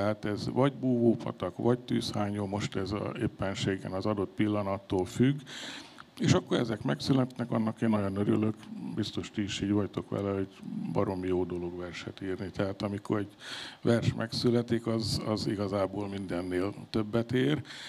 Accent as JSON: {"language": "Hungarian", "town": "Pécs", "region": "Baranya", "country": "Hungary", "also_born_or_lived": "Győr", "said": "mint én pécsi vagyok, ott lakom"}